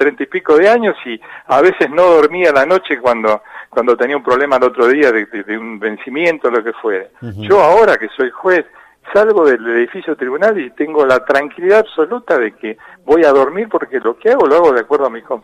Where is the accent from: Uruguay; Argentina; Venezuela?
Argentina; Buenos Aires Province; now in La Plata, Argentina; hace 15 años que vivo en La Plata, yo soy claro, oriundo del Gran Buenos Aires.